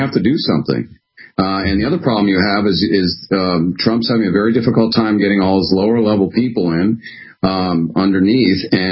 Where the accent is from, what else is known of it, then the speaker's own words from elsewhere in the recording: New England, United States; And I grew up in New England, which we relied heavily on.